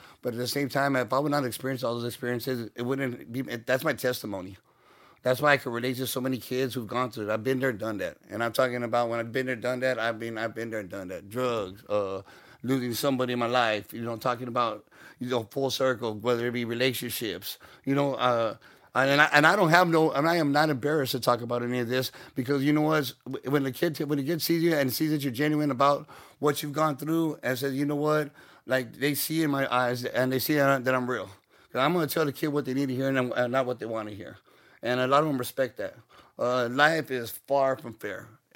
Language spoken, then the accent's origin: English; Falfurrias, Texas, United States; Like I bleed green, I'm from Fal, and that's what I want to do, is I want to make Fal a better place.